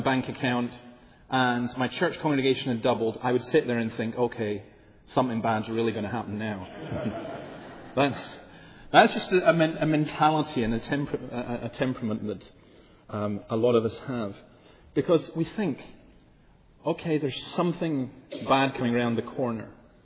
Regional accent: Scotland, United Kingdom; I'm Scottish and we have a Scottish temperament.

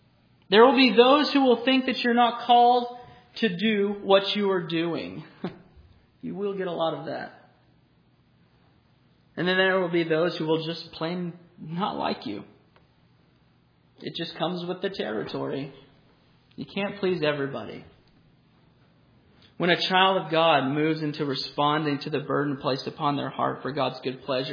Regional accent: Oklahoma, United States; also born or lived in Missouri; now in Alaska, United States; We're from Oklahoma and Missouri. We get 2 inches, maybe, and it's gone like the next day. So we know nothing of driving in the snow.

